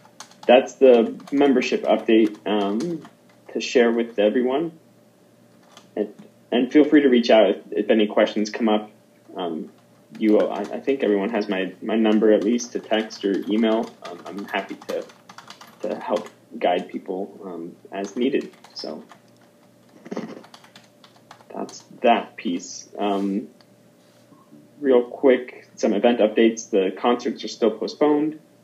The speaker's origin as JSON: {"language": "English", "region": "Florida", "country": "United States", "tie": "born or raised there", "lives_now": "North Salt Lake, United States", "said": "My family and I were moving to Florida. I grew up in South Florida."}